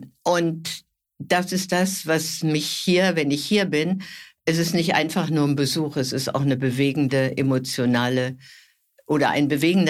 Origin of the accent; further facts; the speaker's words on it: Berlin, Germany; born there; Ich bin Berlinerin, bin hier geboren und bin 87 Jahre alt.